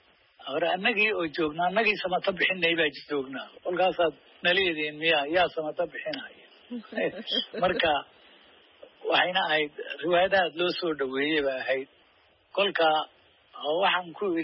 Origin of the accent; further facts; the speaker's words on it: Somali Region, Ethiopia; waxaan ku soo barbaaray dalka Ethiopia oo qoomiyad ku joogaan deegaanka Soomaalida especially weliba Soomaalida iyo Oromada halkaasaan ku soo barbaaray